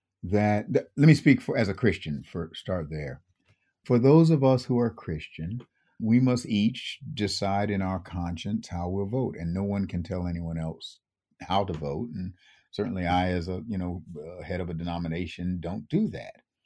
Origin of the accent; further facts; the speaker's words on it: Buffalo, New York, United States; I grew up in Buffalo, New York, and which was a Democratic city. The county in those days was Republican, but the city was Democratic.